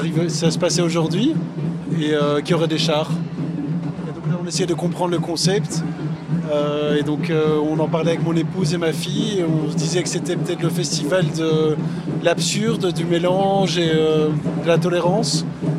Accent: Waterloo, Wallonia, Belgium; Non, je viens de Waterloo, sud de Bruxelles.

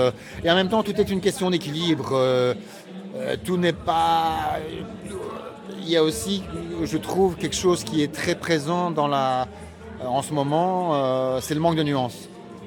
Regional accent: Brussels, Belgium; moi, je suis bruxellois là-bas, ça fait 2 ans et demi que j'habite ici.

